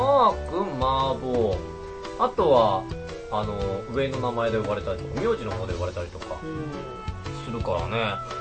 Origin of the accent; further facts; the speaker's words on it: Yamaguchi, Japan; そうそう、山口県出身でございます。服の町でございます。